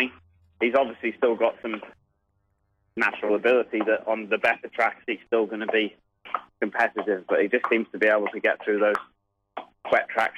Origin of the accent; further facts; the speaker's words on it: England, United Kingdom; Being English, but I do like the sort of staying types of horses.